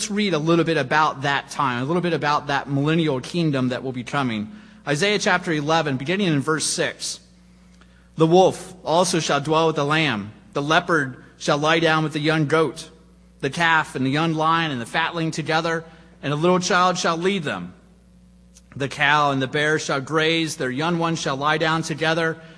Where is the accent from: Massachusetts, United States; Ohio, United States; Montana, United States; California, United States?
Ohio, United States; Cincinnati; I grew up in Cincinnati. The football team there was the Cincinnati Bengals, and they had a Bengal tiger as their mascot.